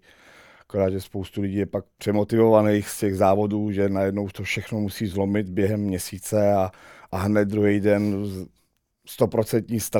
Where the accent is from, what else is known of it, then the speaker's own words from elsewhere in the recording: South Bohemian Region, Czechia; Třeba já jsem asi z Jižní Čech a jezdíme Chebsko, Karlovarsko a tam nabízíme služby s těma traktorama.